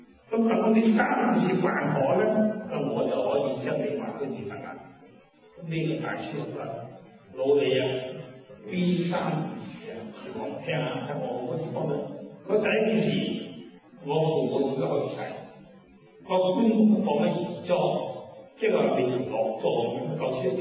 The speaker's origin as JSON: {"language": "Cantonese", "country": "Hong Kong", "said": "好似香港打香港，我係香港人。"}